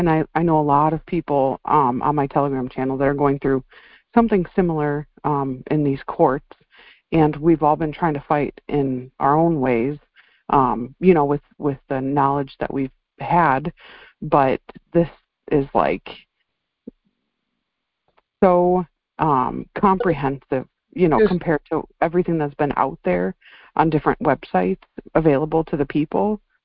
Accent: Wisconsin, United States; I'm from Wisconsin.

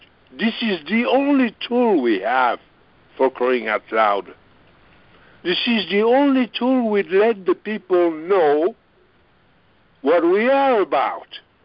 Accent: France; accent: French; English is a second language; I hope my French accent is not disturbing anybody.

